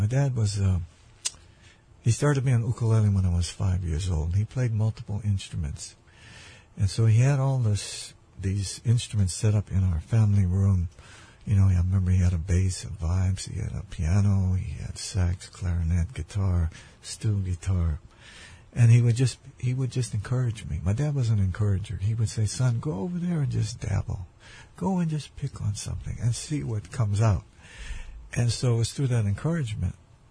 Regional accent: Aiea, Hawaii, United States; We grew up in Aiea, Halawa Heights to be more specific.

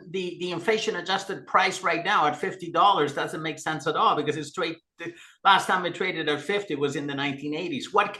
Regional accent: Chile; Now, coming from Latin America, I'm from Chile.

